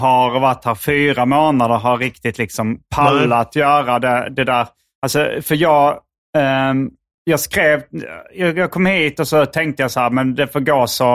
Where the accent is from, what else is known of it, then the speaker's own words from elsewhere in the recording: Sweden; hej, jag är en svensk komiker